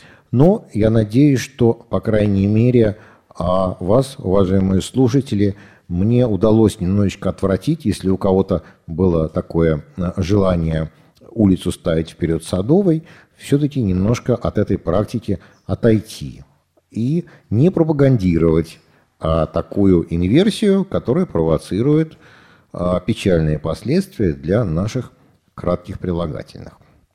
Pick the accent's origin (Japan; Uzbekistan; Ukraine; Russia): Russia; Saint Petersburg; Я вырос в Семенцах, на Подольской улице.